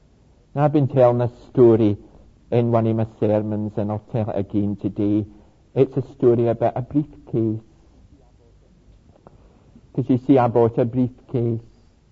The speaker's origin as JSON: {"language": "English", "region": "Scotland", "country": "United Kingdom", "said": "\"No, I'm from Scotland.\" \"Oh. Where's that? We've never heard of it.\""}